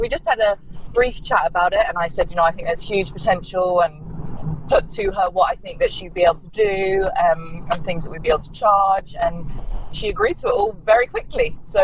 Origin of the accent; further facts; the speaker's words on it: South East England, United Kingdom; now in Surrey, United Kingdom; I'm from Hampshire myself, but now based in Surrey, so same area really